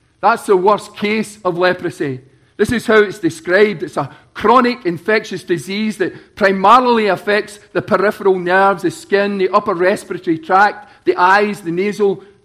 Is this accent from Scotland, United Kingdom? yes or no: yes; Scotland, United Kingdom; I come from the borders of Scotland. It means I've probably was so close to England, but yet I was born in Scotland.